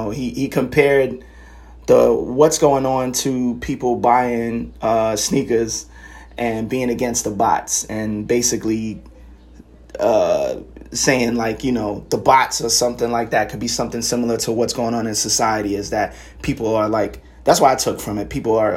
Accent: Brooklyn, New York, United States; I grew up in East New York. Brooklyn, New York. I'm a proud Afro-Latino, Black Hispanic, whatever you want to call it, Boricua, Black Puerto Rican

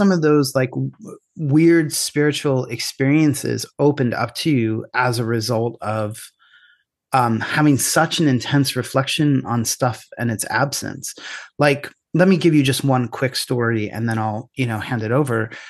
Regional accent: Pennsylvania, United States; because I grew up in Pennsylvania. He grew up in Ohio.

